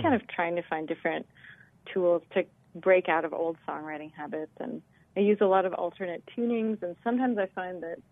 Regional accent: Olympia, Washington, United States; Yeah, I went to college out there, and I grew up in Olympia, Washington. So that whole kind of Pacific Northwest feels like home to me.

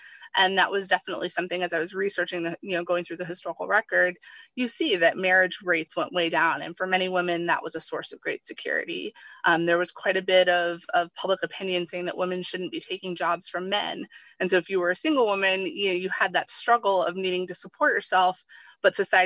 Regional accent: Florida, United States; And I grew up in Florida, you know, was educated in Florida for a large part of my formative years.

